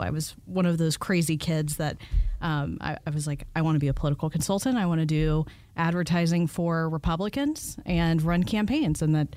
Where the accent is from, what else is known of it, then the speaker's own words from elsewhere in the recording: Tucker, Georgia, United States; We popped around for quite some time, and then we settled in to my mom's hometown in Tucker, Georgia. And so that's where I hearken from, and that's my hometown.